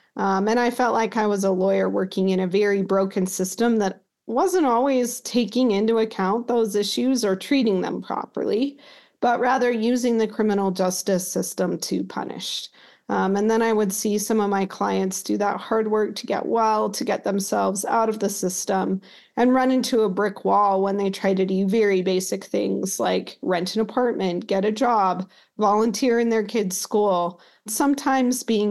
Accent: Utah, United States; I grew up in Utah. My mother grew up in rural Utah.

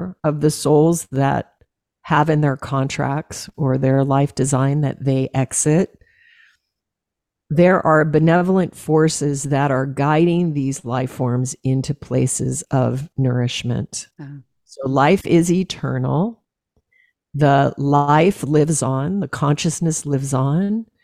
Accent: Alaska, United States; You know, he's a hunter. I was raised in Alaska on game meat.

